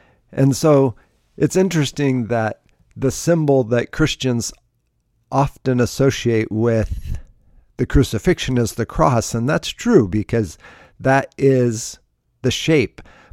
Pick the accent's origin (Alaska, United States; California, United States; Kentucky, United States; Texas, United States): Alaska, United States; And really, I grew up in Alaska, and so I just love a good tree